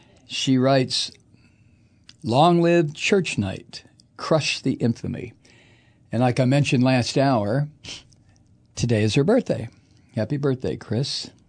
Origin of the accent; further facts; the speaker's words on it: Mexico; The greatest gift my own father gave me was the privilege of growing up in Mexico.